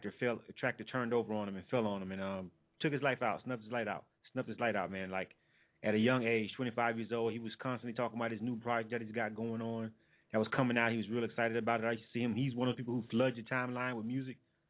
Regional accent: Panama City, Florida, United States; one of the a local artists down where I'm from. I'm actually from Panama City, Florida, for those of you who don't know.

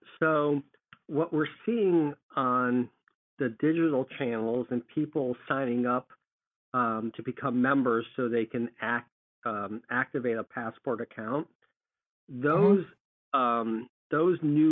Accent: Minnesota, United States; I grew up in Minnesota and Twin Cities, you know, public television, you know, it's always been a part of me.

